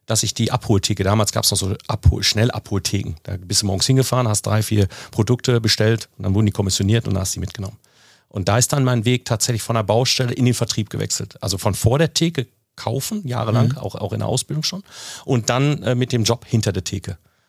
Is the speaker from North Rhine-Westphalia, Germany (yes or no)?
yes; Münster, North Rhine-Westphalia, Germany; Und jetzt komme ich aus Münster-Westfalen